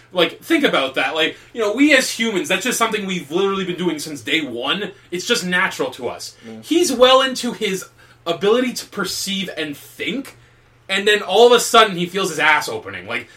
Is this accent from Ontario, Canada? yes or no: yes; Newmarket, Ontario, Canada; Hey, Jim, call me. I'm from Newmarket, too.